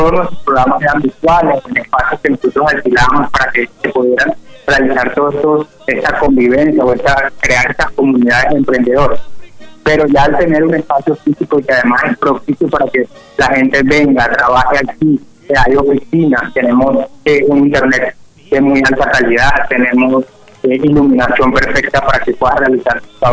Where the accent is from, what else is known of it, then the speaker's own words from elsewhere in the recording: La Guajira, Colombia; nosotros como guajiros, para que crecimos en la Guajira y llamamos profundamente a nuestro departamento